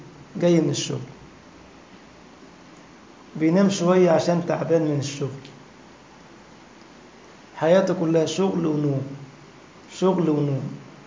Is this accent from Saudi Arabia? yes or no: no; Egypt; كان قديما كده في عندنا في مصر حاجة اسمها السرير أبو عمدان